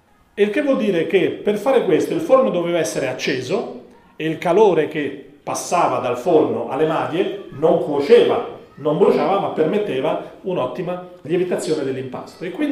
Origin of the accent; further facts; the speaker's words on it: Rome, Lazio, Italy; now in Padua, Italy; Io sono romano di origine e a Padova, per tradizione familiare a casa mia solamente